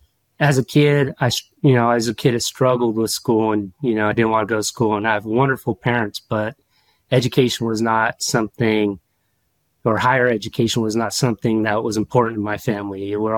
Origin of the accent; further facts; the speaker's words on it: California, United States; I actually grew up in the Central California where it's all farmland and almond orchards and a lot of agriculture.